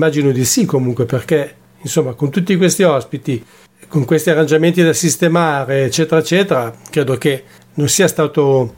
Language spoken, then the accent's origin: Italian; Liguria, Italy; essendo liguri